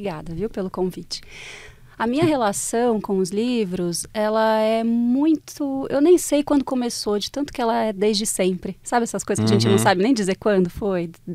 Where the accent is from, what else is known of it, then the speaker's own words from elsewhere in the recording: Bragança Paulista, São Paulo, Brazil; now in São Paulo, Brazil; Eu sou de Bragança. Isso é importante, porque as coisas que acontecem no interior são muito diferentes das coisas que acontecem na capital.